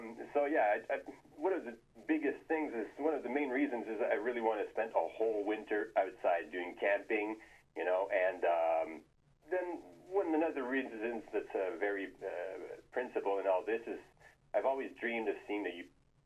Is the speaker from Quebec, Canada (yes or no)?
yes; Quebec, Canada; also born or lived in Montreal; now in Saguenay, Canada; I'm from Quebec, but I lived a few years in Montreal and all around Quebec, yeah.